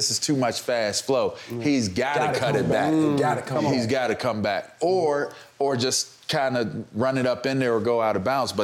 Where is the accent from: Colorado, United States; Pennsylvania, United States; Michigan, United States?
Pennsylvania, United States; Pittsburgh; but I always wanted to play linebacker because I'm from Pittsburgh.